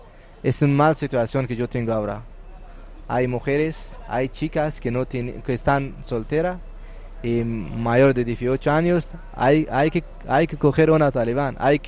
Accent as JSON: {"language": "Spanish", "region": "Herat", "country": "Afghanistan", "second_language": "Spanish", "moved": "as an adult", "lives_now": "Spain", "said": "soy de Afganistán. Y hace 6 o 6 y media meses que llevo a España."}